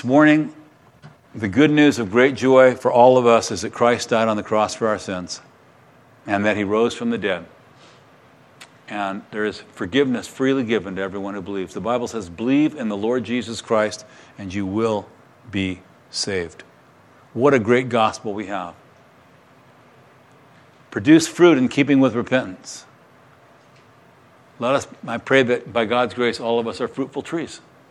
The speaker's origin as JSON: {"language": "English", "town": "San Antonio", "region": "Texas", "country": "United States", "tie": "born there", "said": "If I'm near Texans, oh yeah, I was born in San Antonio. You know, yeah, I'm a Texan."}